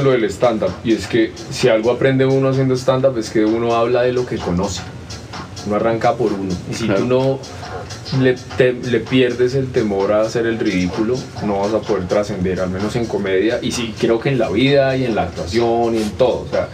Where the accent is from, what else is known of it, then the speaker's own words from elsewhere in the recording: Bogotá, Colombia; Pero yo soy latino, soy como caribeño, dicen por ahí que parezco caleño, pero no, insisto, los bogotanos también, hay muchos tipos de bogotanos y existimos unos que somos muy, muy salseros, muy rumberos, muy bailadores